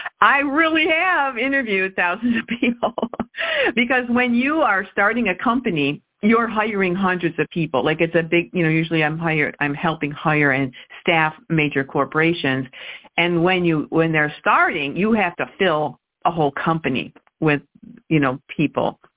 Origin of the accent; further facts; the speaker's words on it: New York, United States; Oh, you know, I'm from New York, so I don't get over that way too much.